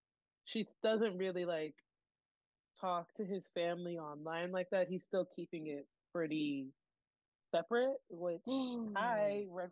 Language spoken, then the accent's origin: English; New York, United States; How I'm from New York and I just found out you got mad family here